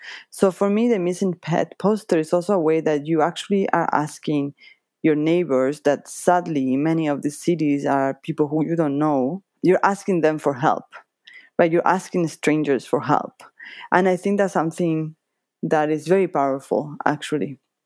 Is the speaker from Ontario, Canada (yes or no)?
yes; Toronto, Ontario, Canada; I'm coming from Toronto for this exhibition.